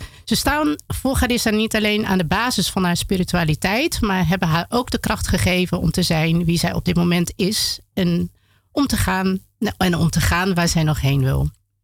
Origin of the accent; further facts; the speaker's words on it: Maluku, Indonesia; now in Netherlands; Want we weten natuurlijk dat we heel sterk vertegenwoordigd zijn in de sport, creatieve beroepen en muziek.